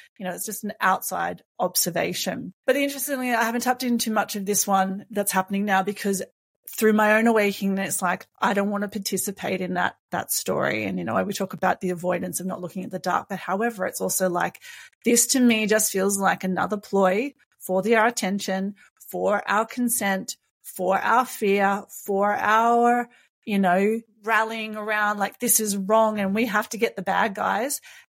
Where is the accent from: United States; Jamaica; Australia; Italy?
Australia; yes, I'm from Australia, and you know, not primarily living by what happens in the US.